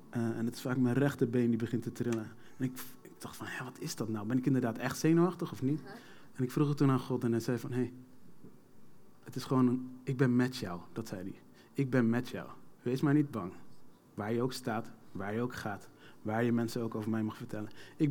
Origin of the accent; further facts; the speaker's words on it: Benthuizen, South Holland, Netherlands; Ik kwam zelf uit Benthuizen.